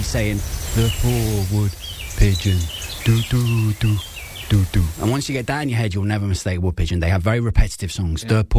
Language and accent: English; England, United Kingdom; moved away as an adult; now in Ireland; Yeah, I'm obviously English. I've been over in Ireland 19 years now, and it was birds that fetched me over to Ireland.